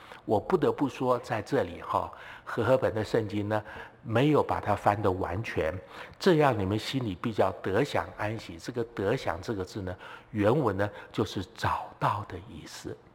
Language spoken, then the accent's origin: Chinese; southern Taiwan, Taiwan; 我在台湾南部的乡下长大，那以前常常看到有一些这个水牛就拖着这个车子